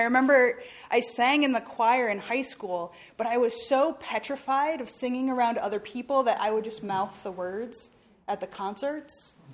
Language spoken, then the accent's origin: English; South Dakota, United States; I grew up in South Dakota, so there would be snow and trees getting ready.